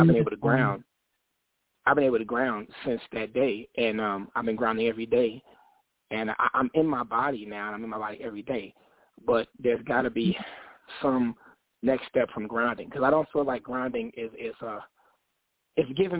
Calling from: Saint Paul, Minnesota, United States; I'm calling in from Minnesota, from St. Paul, Minnesota.

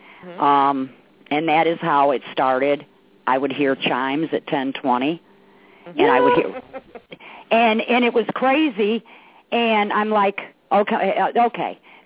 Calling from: Illinois, United States; I am in Illinois.

